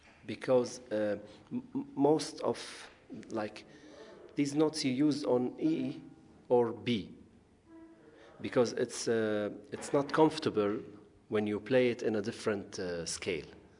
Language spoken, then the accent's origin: English; Jerusalem, East Jerusalem, Palestine; I'm from East Jerusalem.